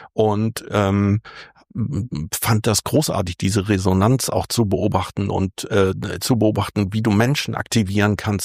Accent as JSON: {"language": "German", "town": "Fehmarn", "region": "Schleswig-Holstein", "country": "Germany", "tie": "born or raised there", "said": "Ich bin auf Fehmarn geboren, bin Insulaner und zwar gebürtiger."}